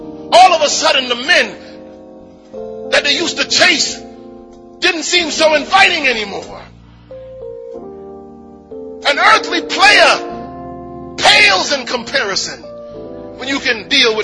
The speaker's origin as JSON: {"language": "English", "region": "Connecticut", "country": "United States", "said": "You know, I'm from Connecticut, so, you know, we would just pretend we were from Brooklyn sometimes."}